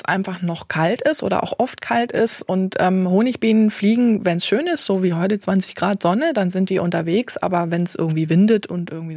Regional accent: Bavaria, Germany; Meine Heimat, also ich bin in der Gärtnerei groß geworden. Wir haben gewohnt in einer Gärtnerei sozusagen. Meine Eltern waren Staudengärtner, auch schon Demeter damals in Oberfranken.

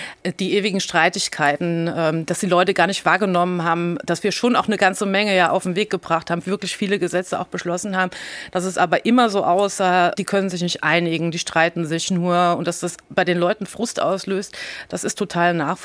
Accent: Rhineland-Palatinate, Germany; Und ich komme ja nun hier aus Rheinland-Pfalz

